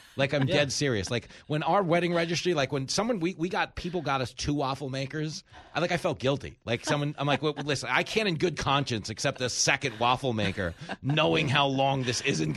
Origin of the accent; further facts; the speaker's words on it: East Coast, United States; I grew up here in the East Coast, and I had no background in anything like that.